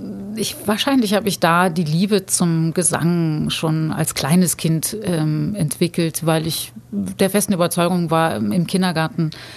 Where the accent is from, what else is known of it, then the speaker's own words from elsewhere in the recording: Budapest, Hungary; Meine Mutter ist in Ungarn geboren, in Budapest. Und ich habe meine Kindheit im Grunde genommen da verbracht. War auch in der 2. Klasse dort. Und mich verbindet relativ viel mit Budapest.